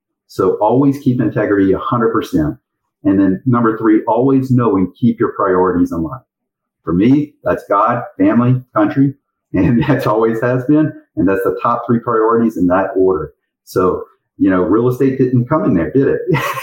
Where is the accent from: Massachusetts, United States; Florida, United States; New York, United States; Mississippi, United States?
Mississippi, United States; Well, one is I grew up in Mississippi. And I don't say that bad.